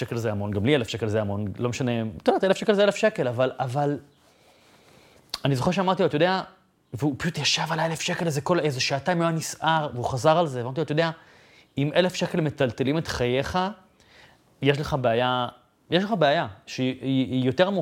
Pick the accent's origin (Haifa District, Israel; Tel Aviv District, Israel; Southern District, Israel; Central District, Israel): Tel Aviv District, Israel; Bat Yam; אפשר להגיע משכונה מאוד פשוטה וצנועה בבת ים, מהורים שהתגרשו כשהייתי בן 7, ולצמוח, ולעשות את זה לבד